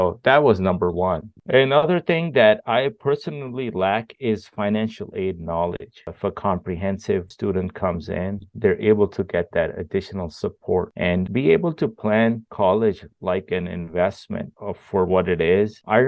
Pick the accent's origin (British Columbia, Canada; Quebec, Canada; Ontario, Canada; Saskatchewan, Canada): Quebec, Canada; Montreal; first language French; English is a second language; born and raised in Montreal, Canada. And my first language is actually French, you know.